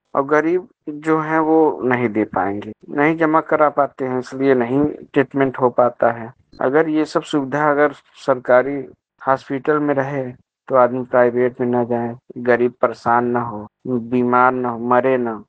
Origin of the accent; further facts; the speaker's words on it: Mirzapur, Uttar Pradesh, India; City block Mirzapur का रहने वाला हूँ।